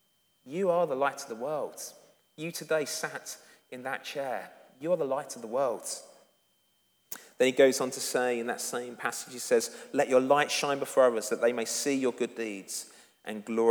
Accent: England, United Kingdom; Just to use a very English phrase, I am English after all

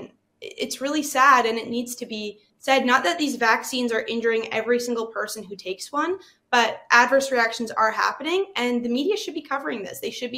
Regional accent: Winnipeg, Manitoba, Canada; I'm from Winnipeg, Manitoba. I was attending Red River College at the time when they implemented these mandates.

